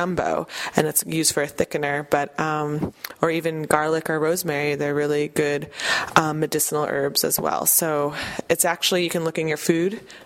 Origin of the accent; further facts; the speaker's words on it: Colorado, United States; born there; I was born in Colorado, actually